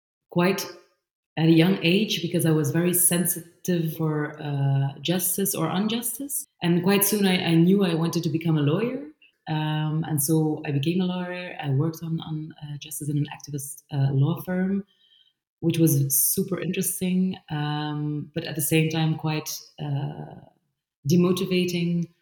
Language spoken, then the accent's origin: English; Belgium; because I was born and raised in Belgium. I actually always felt Belgian, and I was really never feeling different.